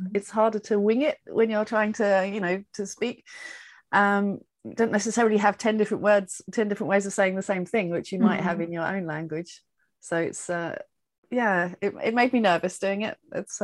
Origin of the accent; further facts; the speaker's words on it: United Kingdom; now in Germany; I'm a Brit living in Germany. I've been here for over 25 years now. And I live near Heidelberg in the south of Germany.